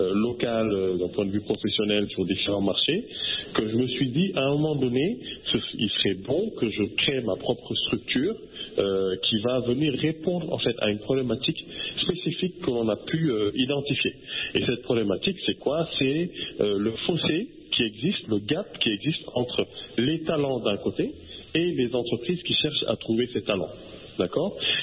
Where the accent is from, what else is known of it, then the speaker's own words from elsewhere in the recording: Senegal; now in Côte d'Ivoire; je suis sénégalais et je réside aujourd'hui en Côte d'Ivoire et je n'ai pas fini